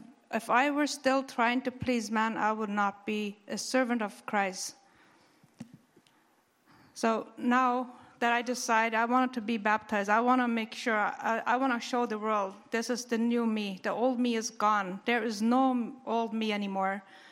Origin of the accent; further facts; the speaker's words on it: Mexico; moved away; I was born in Mexico and raised in Mexico many years ago.